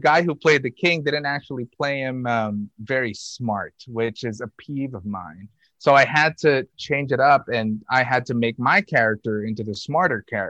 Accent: Philippines; So being Filipino, I'm really proud of working with a lot of Filipino American talent that's going to come out.

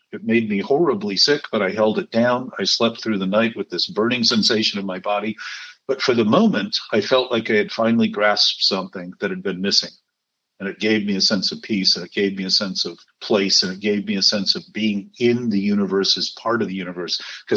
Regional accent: Michigan, United States; I remember growing up in Michigan, people had bars in the basements

